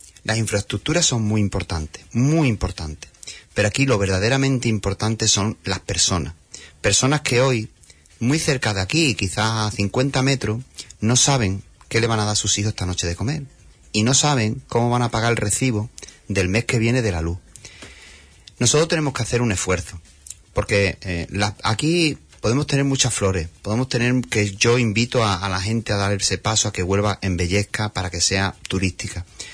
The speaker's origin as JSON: {"language": "Spanish", "town": "Huelva", "region": "Andalusia", "country": "Spain", "said": "yo soy un onubense que quiero ser comprometido con mi tierra."}